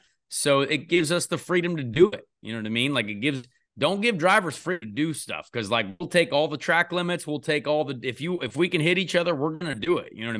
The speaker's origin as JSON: {"language": "English", "town": "Indianapolis", "region": "Indiana", "country": "United States", "tie": "born or raised there", "said": "So, like, I would love to, you know, that's my hometown. I would love to drive a cup car around there on Brickyard Weekend."}